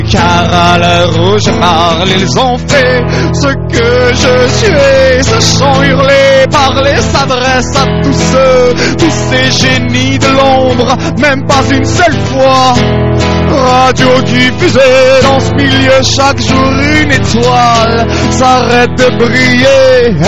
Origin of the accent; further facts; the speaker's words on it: Occitanie, France; nous sommes tous originaires du Tarn. On est tous originaires du Tarn